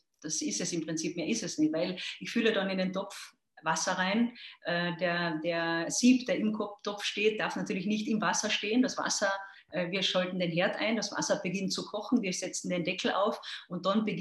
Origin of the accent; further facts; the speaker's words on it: Carinthia, Austria; accent: Carinthian; Man ist wahrscheinlich nicht überhörbar, dass mein Kärntner Dialekt etwas noch vorschlägt